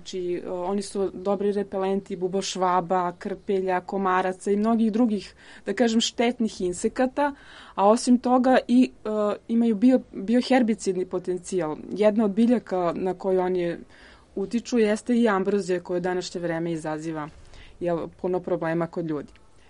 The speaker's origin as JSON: {"language": "Serbian", "country": "Serbia", "said": "znači raste samo kod nas u Srbiji"}